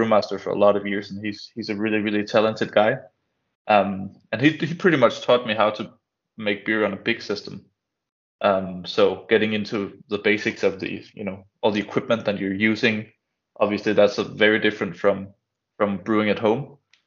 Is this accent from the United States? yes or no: no; Aalborg, North Denmark Region, Denmark; English is a second language; I worked as a volunteer in a small beer shop in Denmark, or in Aalborg, my hometown.